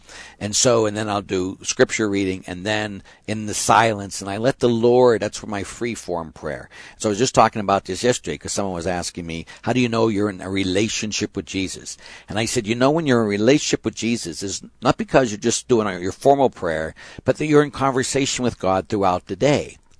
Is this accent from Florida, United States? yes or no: no; Pittsburgh, Pennsylvania, United States; I grew up in Spring Hill on the north side is where I grew up.